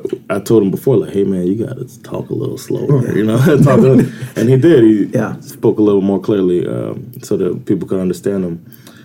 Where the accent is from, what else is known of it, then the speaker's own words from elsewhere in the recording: Miami, Florida, United States; accent: Miami; because I'm from Miami, I had an accent. I talked in that it's a southern draw, but then it's kind of a mumble, and they talk fast.